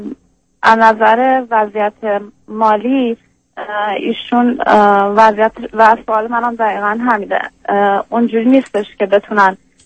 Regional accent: Iran; now in United States; البته من بیشتر از 5 سالی که خارج از ایران هستم، ولی خب آمریکا 5 سال.

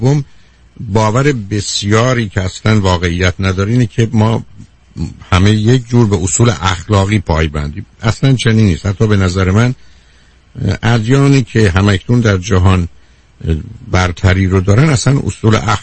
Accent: Iran; ما ایرانی هستیم

